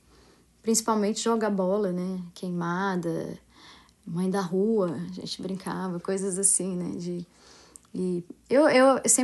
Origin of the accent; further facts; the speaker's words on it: Brasília, Federal District, Brazil; Tá aqui de Brasília. Sou de Brasília. Nasci em 80. Aqui no plano piloto, né? Sou de Brasília mesmo.